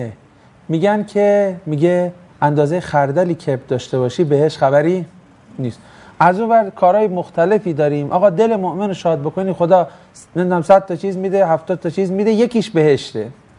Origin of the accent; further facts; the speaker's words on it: Tabriz, East Azerbaijan, Iran; استادم گفت اهل کجا هستی؟ گفتم تبریز. گفت چند وقت است که به نجف آمده ای؟ گفتم 4 سال است.